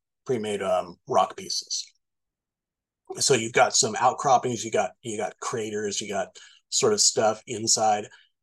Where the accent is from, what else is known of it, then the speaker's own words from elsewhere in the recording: Santa Monica, California, United States; I grew up in Santa Monica